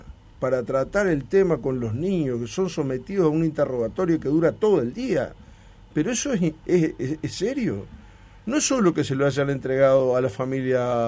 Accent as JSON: {"language": "Spanish", "country": "Uruguay", "said": "una sociedad como la uruguaya, que todavía seguimos siendo relativamente tranquilos con respecto al entorno"}